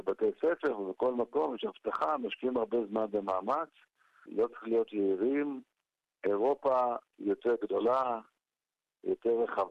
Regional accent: Nahalal, Northern District, Israel; אני נולדתי שם, הילדים שלי נולדו שם, הם דור רביעי, אני דור שלישי בנהלל.

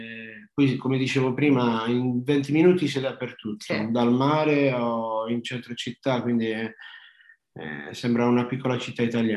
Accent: Apulia, Italy; now in Australia; Io poi sono pugliese, quindi magari ho messo un po' di pesce.

